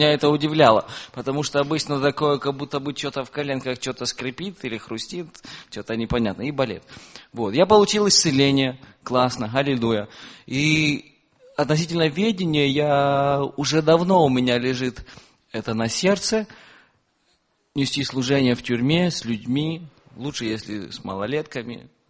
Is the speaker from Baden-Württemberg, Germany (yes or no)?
yes; Karlsruhe, Baden-Württemberg, Germany; из Карлсруэ.